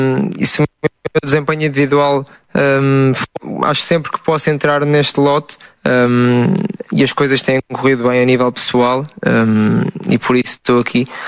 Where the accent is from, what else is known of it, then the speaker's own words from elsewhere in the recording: Portugal; Não, quando não estou, sou português, sou um adepto